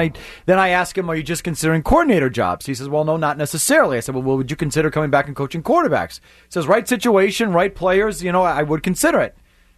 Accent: Midwest, United States; So I'm from the Midwest and I feel there's a certain hardiness to Milwaukee, Chicago.

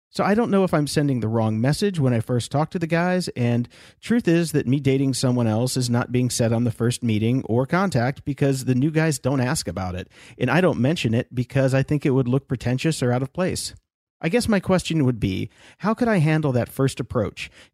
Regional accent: Laguna Beach, California, United States; also born or lived in Seattle; I'm 28 years old, born and raised in Laguna Beach. My parents have been married 35 years and still live there.

